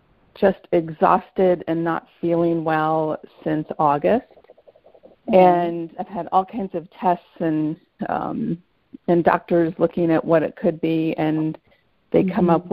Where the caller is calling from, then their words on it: Detroit, Michigan, United States; From the Detroit area in Michigan.